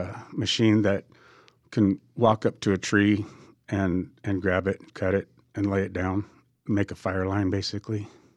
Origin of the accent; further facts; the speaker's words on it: Butte Falls, Oregon, United States; also born or lived in California; I grew up in Butte Falls.